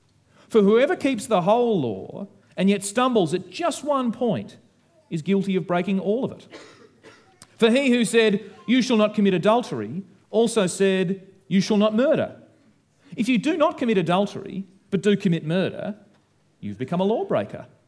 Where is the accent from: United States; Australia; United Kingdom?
Australia; accent: Australian; You could say that the defining feature of being an Australian is our beautiful accent. Oh, how beautiful our accent sounds, particularly when you hear it overseas